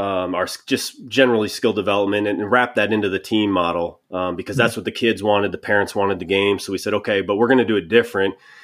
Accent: Denver, Colorado, United States; I had a guy I grew up with in Denver, Colorado, one of my best friends.

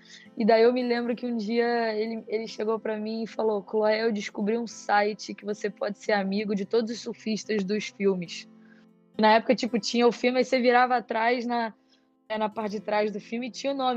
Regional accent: Brazil; eu tenho 12 anos, sou do Brasil, surfo de longboard

